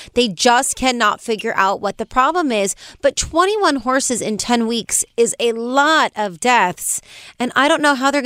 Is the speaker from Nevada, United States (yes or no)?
yes; Las Vegas, Nevada, United States; You know what's interesting? I'm from Vegas, so you would think that that would make sense.